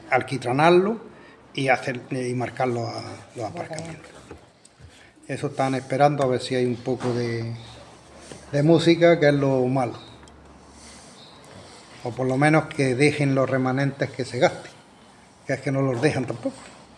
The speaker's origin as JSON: {"language": "Spanish", "town": "Pampanico", "region": "Andalusia", "country": "Spain", "said": "Yo soy de Pampanico, los vecinos de Pampanico, se juntaron ahí unos 70 vecinos"}